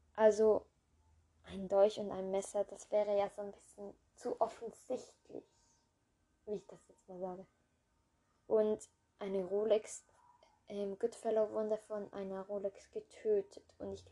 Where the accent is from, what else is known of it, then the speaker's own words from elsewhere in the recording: Switzerland; Ich war gerade verwirrt, weil ich komme ja aus der Schweiz. Da wären das 50 Rappen, 25 Rappen, 1 Franken und 2 Franken.